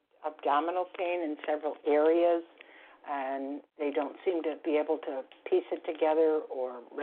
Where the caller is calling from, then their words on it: Florida, United States; Happy New Year. … I'm calling from Florida.